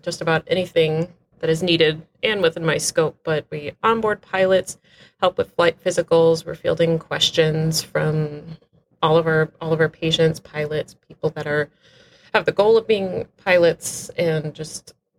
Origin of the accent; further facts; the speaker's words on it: East Coast, United States; I'm from the East Coast, the actual ocean, instead of the quote, Midwest okay.